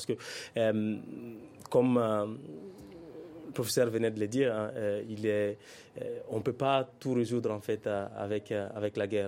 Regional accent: Timbuktu, Timbuktu Region, Mali; Je suis de Tombouctou.

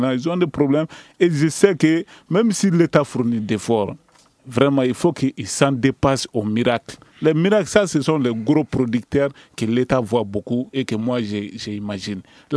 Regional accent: Koulikoro, Mali; Et puis encore, Belédougou, moi je viens de Belédougou

